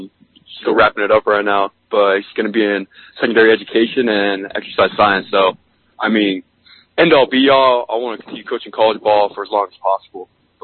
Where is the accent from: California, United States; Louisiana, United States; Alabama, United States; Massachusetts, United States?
California, United States; San Diego; Well, I'm from San Diego, California. I grew up out there.